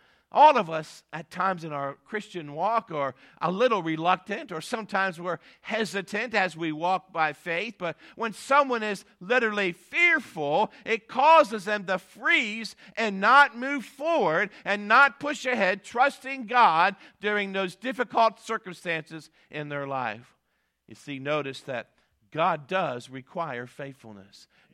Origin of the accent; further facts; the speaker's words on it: Pennsylvania, United States; I love Penn State because I'm from Pennsylvania